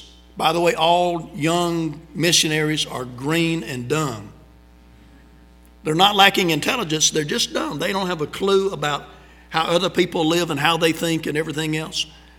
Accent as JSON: {"language": "English", "region": "South Carolina", "country": "United States", "said": "I was from South Carolina. I'm in Japan, way down in southern Japan in Okinawa"}